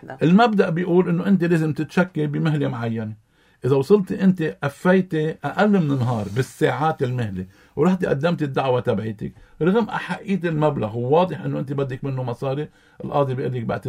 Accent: Lebanon; وأنا كمواطن لبناني

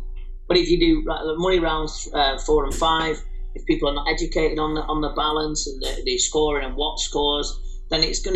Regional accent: England, United Kingdom; when I was doing Muay Thai, obviously being English

